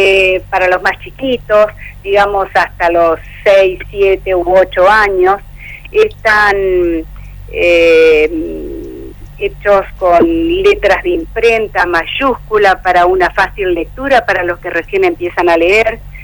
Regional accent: Crucecita Séptima, Entre Ríos, Argentina; Yo cuando era pequeña viví en Crucecita Séptima, mi madre era maestra en una escuela rancho en el medio del monte

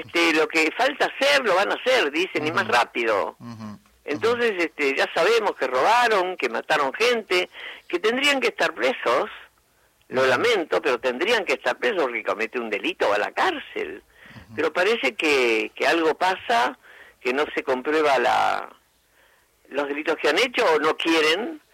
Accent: Argentina; Esa decepción que tienen... que como argentinos no debería existir

